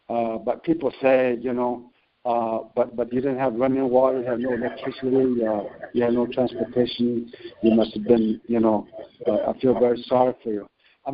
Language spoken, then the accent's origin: English; United States; But I was born on the Navajo land, Navajo reservation